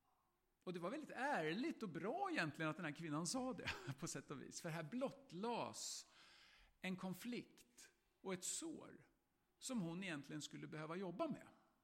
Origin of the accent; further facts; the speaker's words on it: Östergötland, Sweden; Förlåt att jag pratar som en vanlig svensk. Men i all sin ordning så får jag prata som en östgöte.